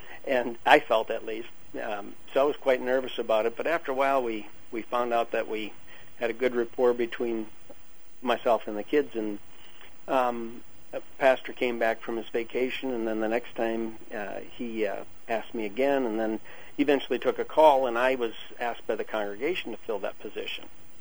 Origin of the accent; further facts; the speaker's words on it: Michigan, United States; I grew up in Michigan, just north of Detroit.